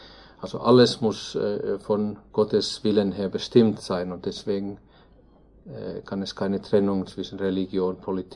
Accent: Finland; German is a second language; also born or lived in Turkey; now in Germany; ich komme aus Finnland. Ich habe mit meiner Familie eine Zeit lang in der Türkei gelebt

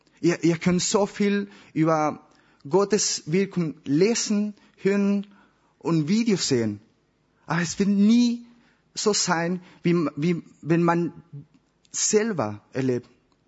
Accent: Chile; German is a second language; now in Germany; Ich komme aus Chile. Wie alt? Ist ziemlich egal. Warum? Aha. Ich bin seit 4 Monaten in Deutschland, aber ich habe vor 2 Jahren ein ganzes Jahr in Deutschland gewohnt, deswegen kann ich ein bisschen Deutsch.

